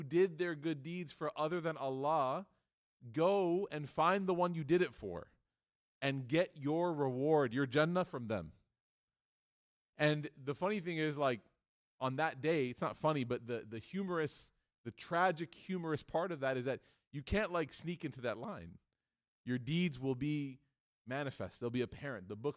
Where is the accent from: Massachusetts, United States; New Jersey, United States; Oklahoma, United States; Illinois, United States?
Illinois, United States; Chicago; I'm from Chicago. I have to talk like this about New York, okay? Otherwise, I lose my Chicago card.